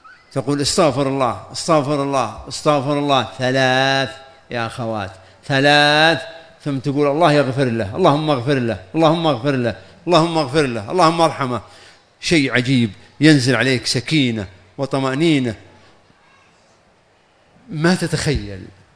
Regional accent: Riyadh, Riyadh Province, Saudi Arabia; لكن عندنا في الرياض السواقة الله أعلم بها

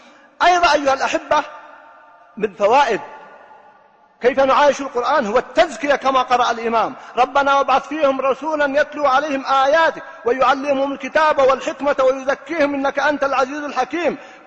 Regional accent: Riyadh, Riyadh Province, Saudi Arabia; هذه الحالة قبل 3 سنوات موجود عندنا في الرياض

